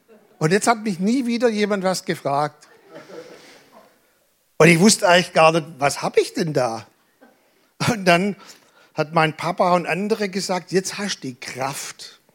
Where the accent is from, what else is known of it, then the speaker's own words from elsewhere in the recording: Denkendorf, Baden-Württemberg, Germany; also born or lived in Balingen; ich bin ja geboren in Balingen, aber den Großteil meiner Kindheit, meiner Jugendzeit habe ich hier in Denkendorf verbracht